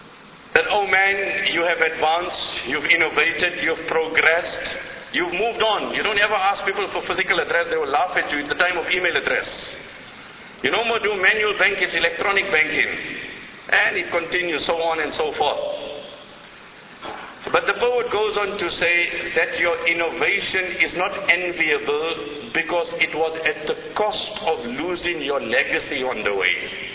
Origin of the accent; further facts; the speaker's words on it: South Africa; Now, I mean, I'm coming from South Africa, and now in the World Cup we hear of an octopus making predictions.